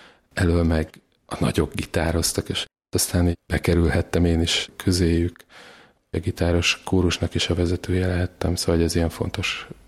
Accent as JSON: {"language": "Hungarian", "region": "Budapest", "country": "Hungary", "tie": "born or raised there", "said": "Nagytéténnyben nőttem fel"}